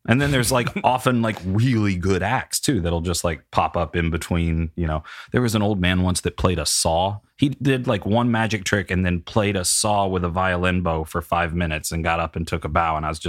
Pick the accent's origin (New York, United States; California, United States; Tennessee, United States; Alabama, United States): Tennessee, United States; Chattanooga; I grew up in Chattanooga, Tennessee.